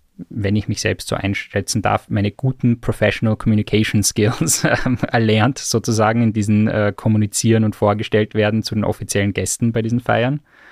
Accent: Austria; accent: Austrian German; first language English; German is a second language; Klingt vielleicht komisch, wenn ich jetzt mit, sag ich mal, perfekten österreichischen Deutsch spreche, aber für mich ist trotzdem die englische Sprache, wo ich mich wohler fühle.

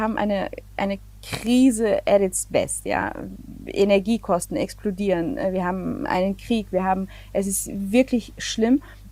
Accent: Germany; Darf ich als Deutsche hier den Bundespräsidenten wählen?

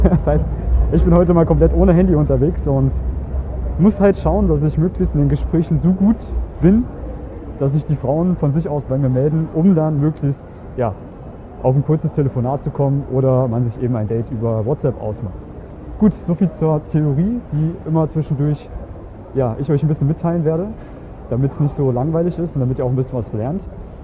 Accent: Germany; Ich bin aus Deutschland ursprünglich

